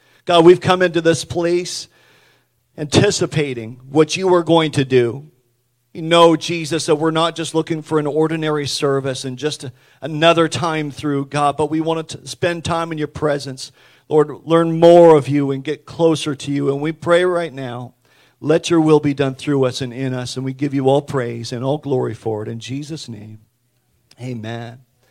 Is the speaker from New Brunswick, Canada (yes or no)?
yes; Hatfield Point, New Brunswick, Canada; a young man growing up in Hatfield Point. It's not a very big area. It's all farmland and a community of maybe 500 people.